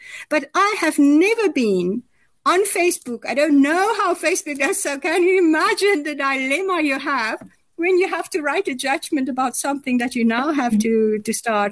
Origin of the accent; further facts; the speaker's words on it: Western Cape, South Africa; All the other members of the commission team was from KwaZulu-Natal. I came from the Western Cape.